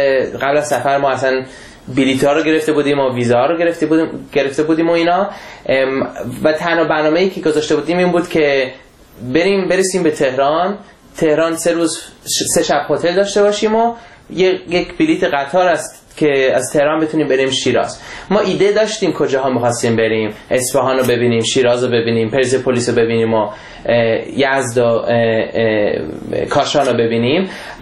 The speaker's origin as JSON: {"language": "Persian", "country": "Germany", "tie": "born or raised there", "lives_now": "San Francisco, United States", "said": "و من در آلمان به دنیا اومدم و بزرگ شدم. 28 سالمه و تقریبا 4 ساله هست که من اینجا در آمریکا زندگی میکنم، در سان فرانسیسکو"}